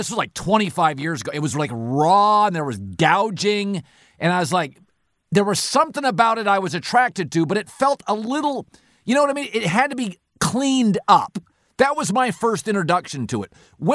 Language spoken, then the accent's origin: English; Las Vegas, Nevada, United States; listen, I'm from Vegas. My buddies in Vegas are into this.